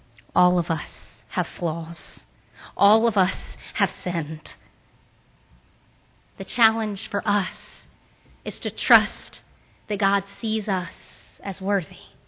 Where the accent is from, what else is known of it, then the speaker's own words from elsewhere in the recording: Shreveport, Louisiana, United States; Where I grew up in Shreveport